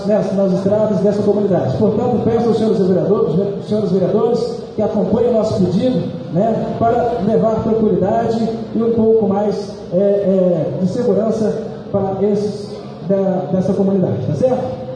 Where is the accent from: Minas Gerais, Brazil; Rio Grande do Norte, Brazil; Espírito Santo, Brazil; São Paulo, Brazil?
Espírito Santo, Brazil; Conceição da Barra; a gente vem da zona rural. Eu sou filho do assentamento Jundiá, sou de Conceição da Barra.